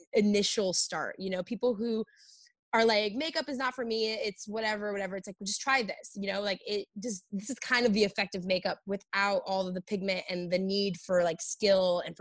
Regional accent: New York, United States; I like growing up in New York, it's like perfection was like, if you're perfect looking, like we're going to bully you.

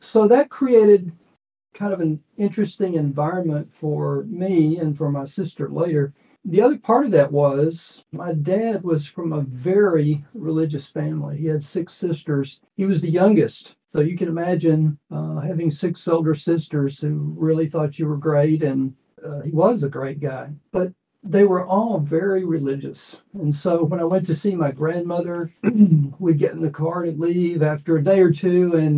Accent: Austin, Texas, United States; born there; But so I was born in Austin, Texas, and we moved around a lot.

